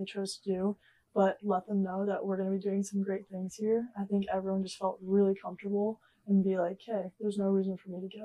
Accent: Illinois, United States; I'm from Illinois, but...

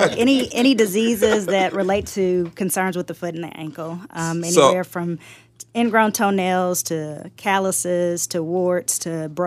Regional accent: United States; And so I don't mind being called an American.

